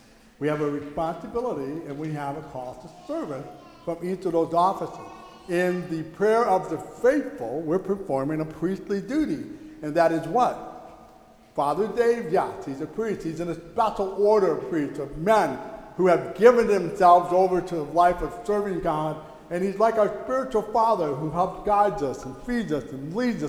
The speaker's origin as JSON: {"language": "English", "country": "United States", "said": "I still sing it because it represents the blessing I have as being an American."}